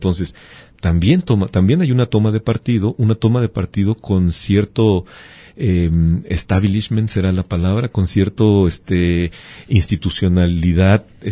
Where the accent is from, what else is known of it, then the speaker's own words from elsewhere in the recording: Chile; Pero si yo como chileno de repente veo